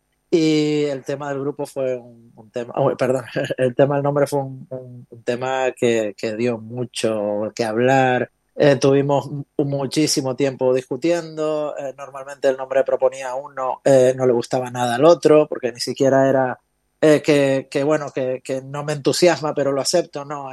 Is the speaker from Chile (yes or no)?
no; Canary Islands, Spain; siendo canarios y teniendo el mar alrededor